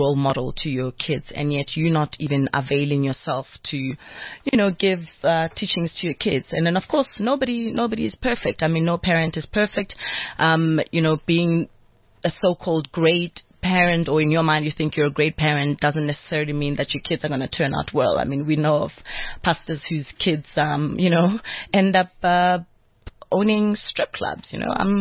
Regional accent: Pimville, Gauteng, South Africa; on the same road where you've grown up, you know, I'm from Pimville

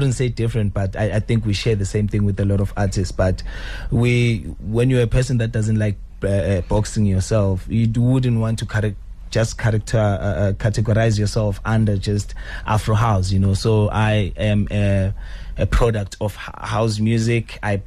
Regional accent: South Africa; I am a South African artist, born and raised here

